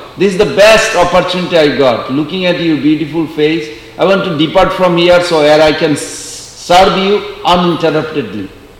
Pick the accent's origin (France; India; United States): India; Kolkata, West Bengal; I grew up in Calcutta there, in the Albert Road, 3C Albert Road.